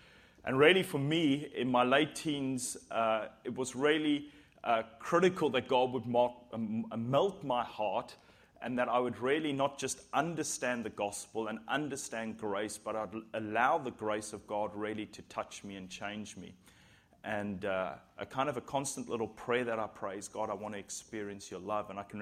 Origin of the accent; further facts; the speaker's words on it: South Africa; Now, being a South African guy, you know, we're gladiators. We don't really cry.